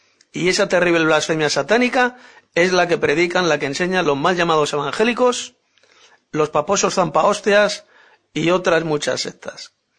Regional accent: Madrid, Community of Madrid, Spain; de Madrid, España.

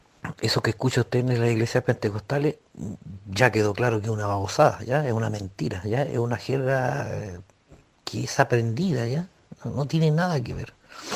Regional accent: Chile; yo soy chileno y sepa inglés, francés, portugués

